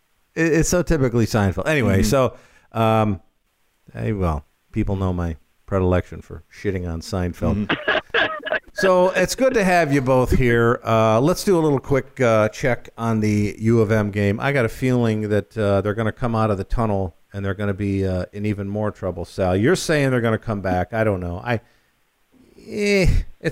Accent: Northville, Michigan, United States; Northville Downs is in my hometown of Northville. When I was a kid, we would go in and we would bet the ponies.

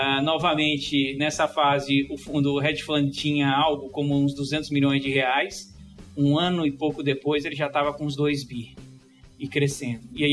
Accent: São Paulo, Brazil; Ok, eu nasci em São Paulo, né? Sou paulista da Gema

